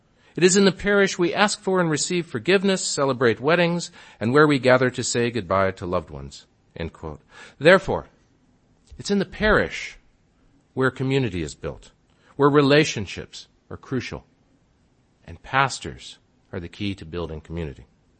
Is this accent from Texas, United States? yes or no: yes; Texas, United States; I'm from Texas, Friday Night Lights, you know.